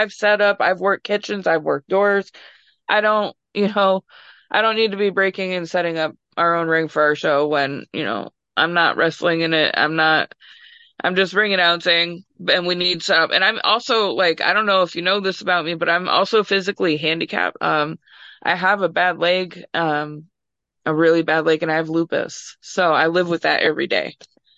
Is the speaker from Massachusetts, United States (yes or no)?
yes; Massachusetts, United States; I'm from Mass, so I don't really know Connecticut.